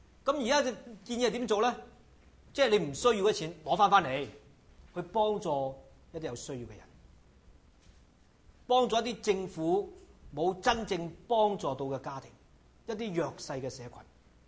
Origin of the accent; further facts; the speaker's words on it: Macau; 若果你是永久居民好像我这样，我澳门来的，就即是小乡下出来